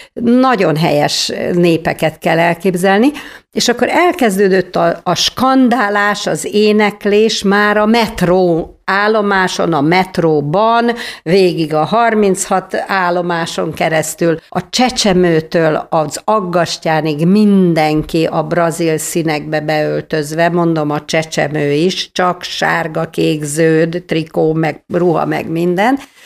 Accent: Hungary; én nem szenyóra vagyok, hanem egy magyar asszony. És aztán, mikor megtudták, hogy magyarok vagyunk

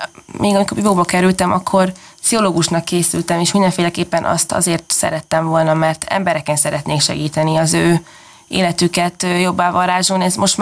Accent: Hungary; nyilván miután magyar vagyok, és a hazám az első nekem is, legyen az egy magyar ember.

